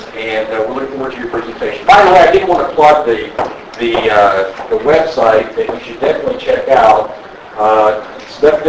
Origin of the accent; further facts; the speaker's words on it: Dallas, Texas, United States; I grew up in Dallas, and it seems like my entire life we've been talking about doing something with the river that runs through Dallas.